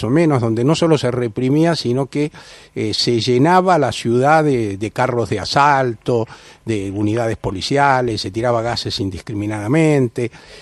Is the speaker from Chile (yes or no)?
yes; Chile; en mi país hacía muchos años que no se veía lo que vi en las calles de Santiago